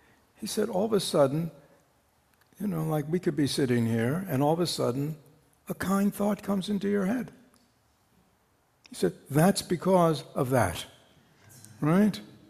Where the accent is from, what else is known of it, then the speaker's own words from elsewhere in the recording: United States; I'm an American, I can ask anything.